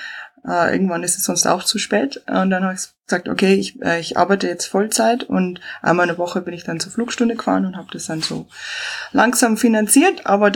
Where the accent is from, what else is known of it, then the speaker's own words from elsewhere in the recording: Bavaria, Germany; Ja, wie man hört, ich bin aus dem Süden. Ich bin im Chiemgau aufgewachsen, in die Berg.